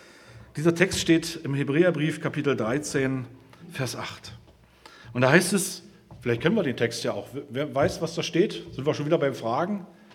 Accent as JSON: {"language": "German", "country": "Germany", "tie": "born or raised there", "said": "Ich bin ja in der DDR groß geworden, wie die meisten wahrscheinlich von euch."}